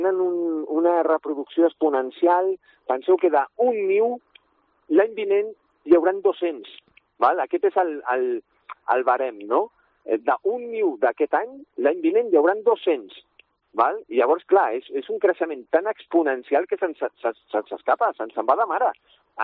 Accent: La Floresta, Catalonia, Spain; jo soc de la Floresta i de Vall d'Oreig, de tota la vida

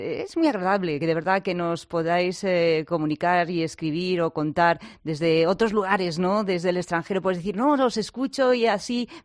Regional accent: Maide, Castile and León, Spain; Rosa no se acordaba, ¿no?, de que mi pueblo se llama así, Maide.

